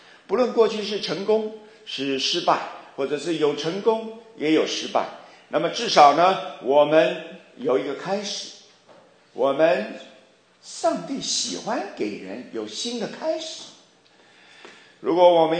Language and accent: Chinese; Taiwan; moved away as an adult; 那我在那里出生，我的大半辈子也都在台湾啊，出生、成长、读书啊，读书，恋爱、结婚、生孩子、工作，全部都在台湾啊，